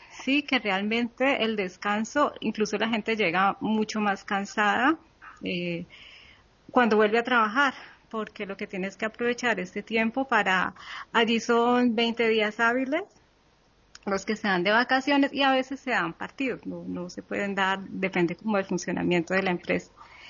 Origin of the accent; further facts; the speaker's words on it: Colombia; la situación de vacaciones en Cali, en mi país.